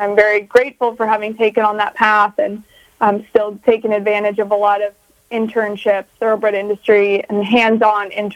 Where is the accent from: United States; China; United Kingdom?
United States; North Dakota; I'm originally from North Dakota.